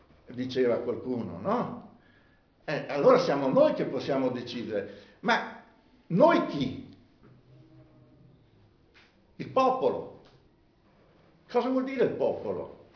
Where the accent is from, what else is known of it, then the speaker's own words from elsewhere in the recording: Venice, Veneto, Italy; born there; Io sono quello che sono perché sono nato a Venezia in un determinato tempo, in un determinato luogo, in una determinata cultura.